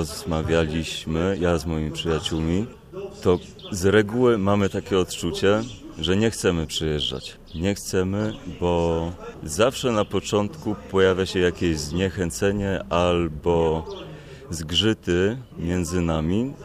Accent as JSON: {"language": "Polish", "town": "Nowy Sącz", "region": "Lesser Poland", "country": "Poland", "tie": "born there", "lives_now": "Kraków, Poland", "said": "urodziłem się w Nowym Sączu, ale mieszkam w Krakowie."}